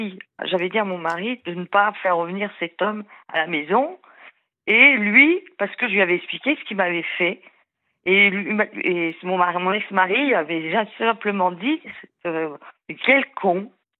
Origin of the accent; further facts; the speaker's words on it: Normandy, France; also born or lived in Haute-Savoie; now in Loire-Atlantique, France; si je suis en Loire-Atlantique, je ne connaissais pas la Loire-Atlantique, c'est que je suis de native de Normandie.